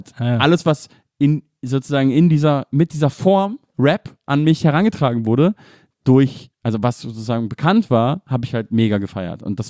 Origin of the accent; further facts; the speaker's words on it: Munich, Bavaria, Germany; für mich dann auch als Münchner mega wichtig